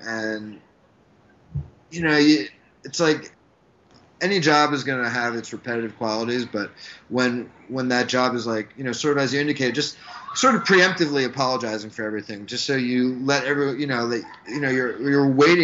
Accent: New York, United States; now in Los Angeles, United States; it takes like a month to stop getting aggravated by little stupid things as a New Yorker

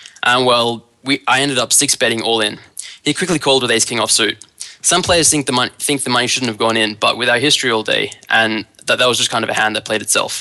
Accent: Melbourne, Victoria, Australia; for APPT Melbourne next week, so I'll have to pay the $3,000 buy-in. I have to play, though. It's my hometown.

